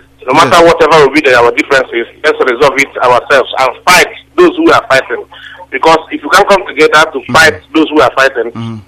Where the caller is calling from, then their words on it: London, United Kingdom; I'm calling from London.